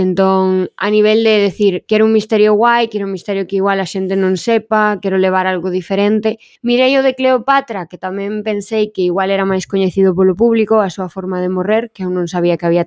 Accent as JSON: {"language": "Galician", "town": "Pontevedra", "region": "Galicia", "country": "Spain", "said": "Entón, bueno, eu son de Pontevedra."}